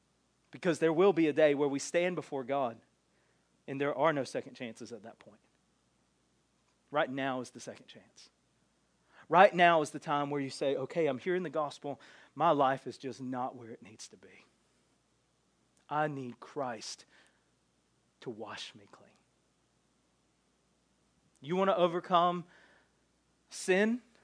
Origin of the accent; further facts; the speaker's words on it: the South, United States; Because we grew up in the South, most of us